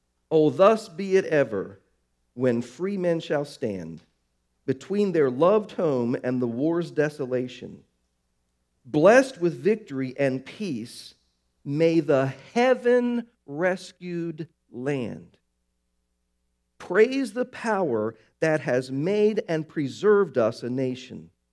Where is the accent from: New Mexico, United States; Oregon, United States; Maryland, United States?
Maryland, United States; Baltimore; I grew up in Baltimore and I was blessed to grow up there for a lot of reasons.